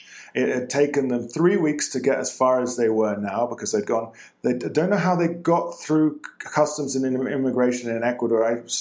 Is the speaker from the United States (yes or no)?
no; England, United Kingdom; I'm English. I'm a journalist.